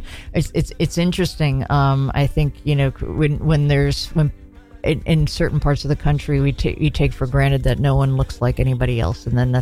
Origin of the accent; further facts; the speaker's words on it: New York City, New York, United States; I grew up in New York City and in Brooklyn